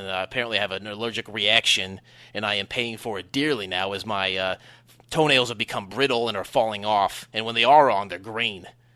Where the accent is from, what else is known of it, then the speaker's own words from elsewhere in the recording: New Jersey, United States; We're from North Jersey, and we work a lot of sanitation.